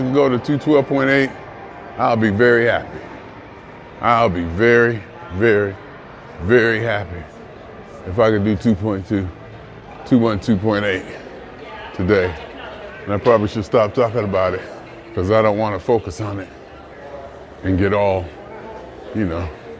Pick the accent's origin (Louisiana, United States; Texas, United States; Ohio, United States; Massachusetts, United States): Ohio, United States; Youngstown; now in Boardman, United States; You see, I grew up in Youngstown, and it's... But come out here, I love it out here.